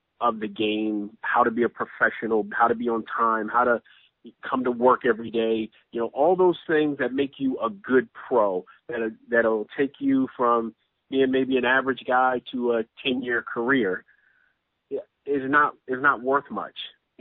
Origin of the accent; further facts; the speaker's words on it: Texas, United States; I'm not going to be thinking, oh, well, I'm from Texas, so I want Houston to win, or I played for the Celtics and I like them better.